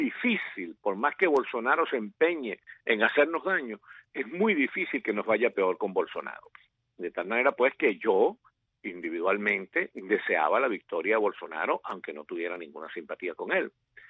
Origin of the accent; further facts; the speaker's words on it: Venezuela; sino como venezolano.